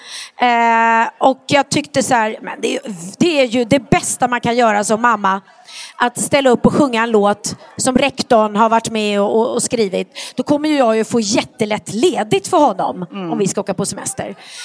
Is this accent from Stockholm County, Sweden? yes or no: yes; Värmdö, Stockholm County, Sweden; Och jag är uppvuxen på Värmdö.